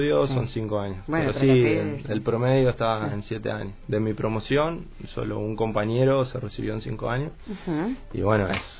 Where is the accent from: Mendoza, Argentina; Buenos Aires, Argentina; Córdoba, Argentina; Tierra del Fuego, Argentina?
Tierra del Fuego, Argentina; Río Grande; also born or lived in Resistencia; Nací ahí, pero me malcrié acá en Río Grande.